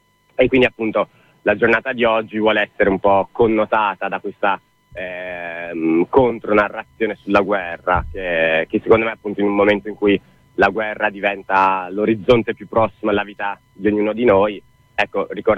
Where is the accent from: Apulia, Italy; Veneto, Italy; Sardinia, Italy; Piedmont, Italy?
Veneto, Italy; Venice; Io vengo da Venezia